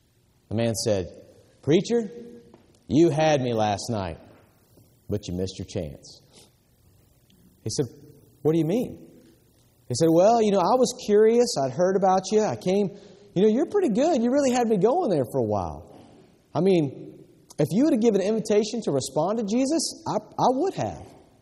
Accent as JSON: {"language": "English", "region": "the South", "country": "United States", "tie": "born or raised there", "said": "I grew up in the South, y'all, but I still wonder if the South isn't the walked over district."}